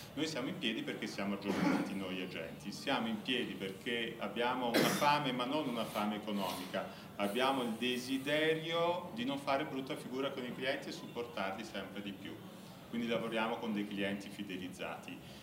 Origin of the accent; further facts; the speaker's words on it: Apulia, Italy; now in Rome, Italy; Io sono pugliese, mi sono trapiantato a Roma e lavoro per Montepaschi Leasing & Factory.